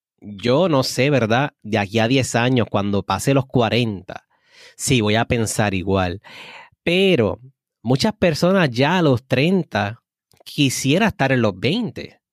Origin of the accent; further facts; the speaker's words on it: Puerto Rico; Eso es un refrán que por lo menos en mi país, Puerto Rico, se utiliza muchísimo